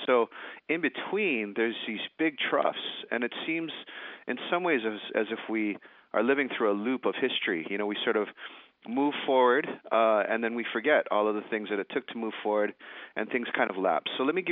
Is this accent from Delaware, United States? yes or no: no; Honolulu, Hawaii, United States; as a young kid growing up in Honolulu, Hawaii, in a multicultural society